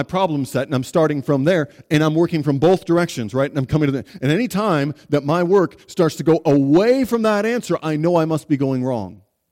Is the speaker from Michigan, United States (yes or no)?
yes; Michigan, United States; my Detroit Lions, my dear, beleaguered, broken-down Detroit Lions, where I grew up in Michigan